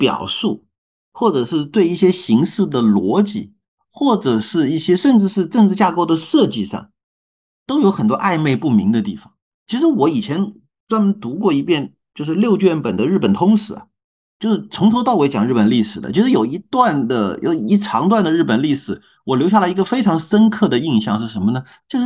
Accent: China; 就是我们中国人会说这个名不正言不顺

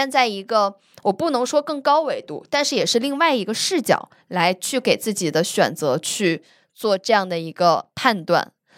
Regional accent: Beijing, China; 这个我确实要承认我有一些本地人优势，我就是北京人，我没有房租的优势

